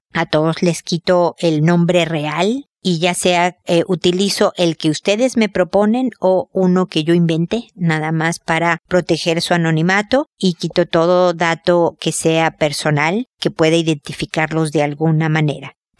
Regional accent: Mexico; now in Chile; yo soy mexicana, pero vivo en Chile.

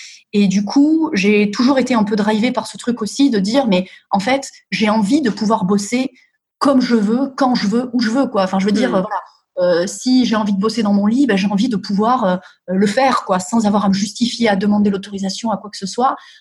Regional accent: Nouvelle-Aquitaine, France; je viens du sud de la France, comme tu l'as dit, du Périgord, en fait. Enfin, du Périgord.

